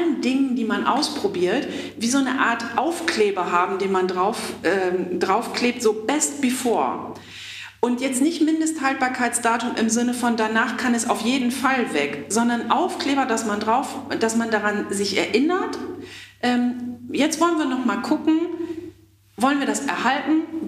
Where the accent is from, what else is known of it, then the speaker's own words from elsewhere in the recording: Germany; ich komme ja aus Deutschland